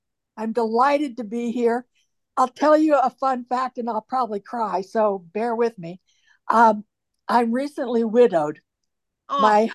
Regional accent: Indiana, United States; Well, I grew up in Southern Indiana, and I'm thinking, Indianapolis 500?

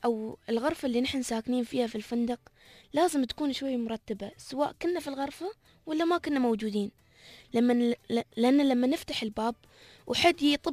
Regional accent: United Arab Emirates

